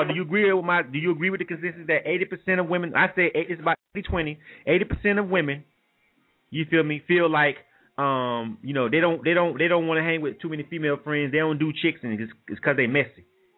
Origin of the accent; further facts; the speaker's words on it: Panama City, Florida, United States; also born or lived in Atlanta; And since I was born and raised in the South, you know, in between, I spent most of my years, a majority of my years in Panama City, but a lot of my adult years in Atlanta.